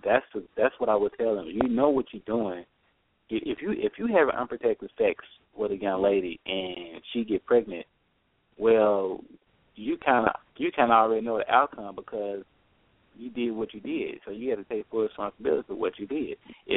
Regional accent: the South, United States; people, you know, the way we talk, you know, we're from the South.

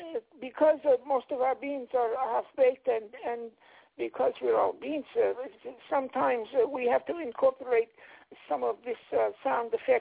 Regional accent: Rome, Lazio, Italy; I'm in Roma, where I come from, where I first discovered some of the greatest opera stars in the whole world.

